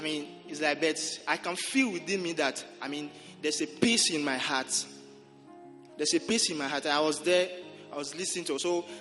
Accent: Togo; I'm from Togo. So all these things happen in Togo.

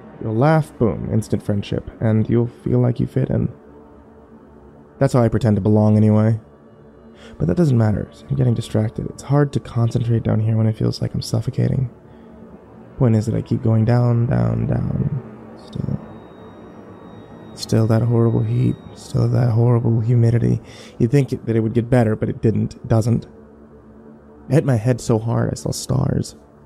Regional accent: Minnesota, United States; now in Washington, United States; Maybe that's just because I'm from Minnesota, and I'm not used to it. Really didn't expect this when I moved to DC.

